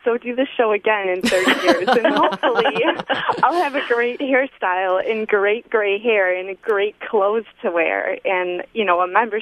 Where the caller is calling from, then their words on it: Trempealeau, Wisconsin, United States; from Trempealeau, and I'm 27.